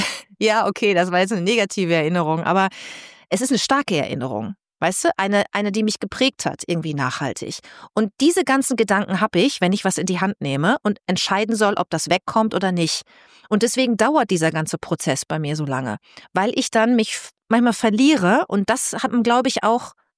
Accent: North Germany, Germany; wie ich da das allererste Mal als Norddeutsche auf dem Oktoberfest war

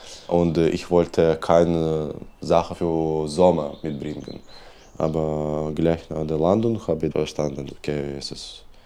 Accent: Belarus; German is a second language; moved away as an adult; Ja, es erinnert mich an meine Heimat.

